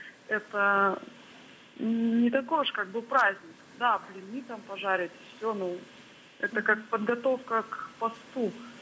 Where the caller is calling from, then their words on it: Khanty-Mansi Autonomous Okrug, Russia; я из Ханты-Мансийского округа.